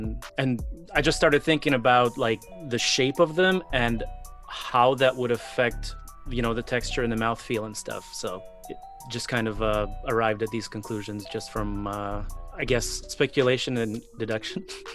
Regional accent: Ukraine; So I grew up, my childhood, I grew up in Ukraine, and in my kindergarten

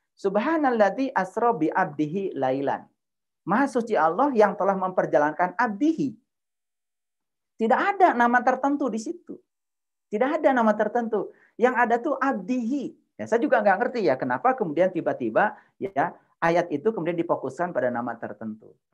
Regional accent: Garut, West Java, Indonesia; sekalipun orang Garut dari kampung kayak saya

